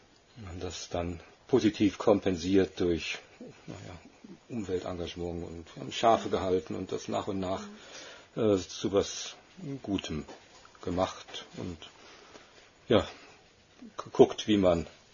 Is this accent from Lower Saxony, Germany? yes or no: no; Gelsenkirchen, North Rhine-Westphalia, Germany; Ich komme aus dem Ruhrgebiet, bin in Gelsenkirchen groß geworden und dann hat es mich nach einigen Jahren hier nach Hessen verschlagen